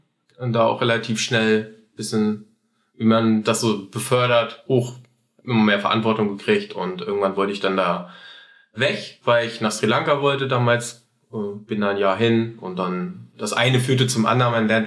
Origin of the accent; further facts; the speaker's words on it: Celle, Lower Saxony, Germany; born there; Ich bin oft umgezogen in der Kindheit. Wo kommt der her? Schwierig. Celle wäre so die Geburtsstadt. Und da war ich auch eine Weile.